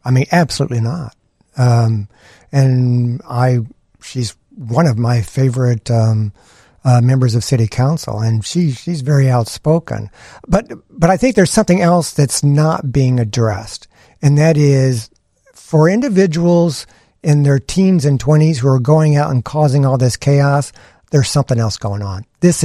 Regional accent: Houston, Texas, United States; But I grew up in Houston.

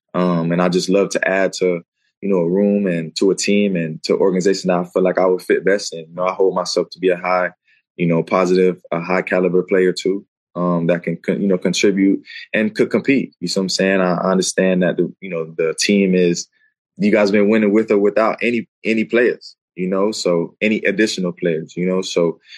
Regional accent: Florida, United States; I'm from Florida, so I compete with the best of the best. It's just something that I kind of stand on. It's just how I grew up, you know.

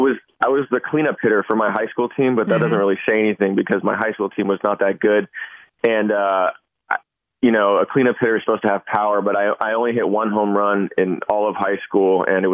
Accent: California, United States; Well, so I grew up in the Bay Area in the late 80s, early 90s.

